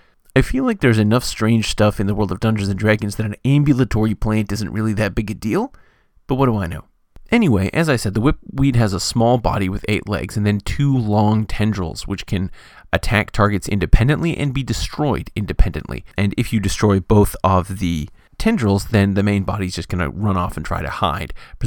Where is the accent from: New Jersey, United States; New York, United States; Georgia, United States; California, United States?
California, United States; but where I grew up in California, they were not common